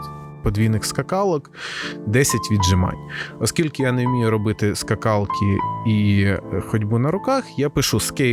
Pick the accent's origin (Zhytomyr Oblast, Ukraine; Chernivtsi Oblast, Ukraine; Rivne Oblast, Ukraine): Rivne Oblast, Ukraine; Rivne; now in Kyiv, Ukraine; Я з Рівного, і в нас там дуже широко розповсюджений суржик. Я, переїхавши в Київ, почав вчитись розмовляти більше українською. Но до сих пір я забуваю деякі слова.